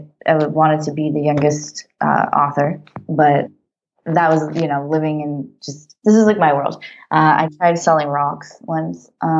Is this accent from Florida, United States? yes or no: yes; Florida, United States; moved away; also born or lived in Simi Valley, California; I was born in Simi Valley, California, and then I left when I was about 3 to South Florida. So early life, I moved quite a bit